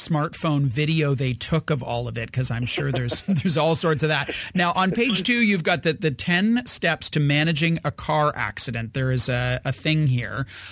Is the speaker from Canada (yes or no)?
yes; Canada; We're Canadian. We apologize for, you know, when they bump into us walking down the street.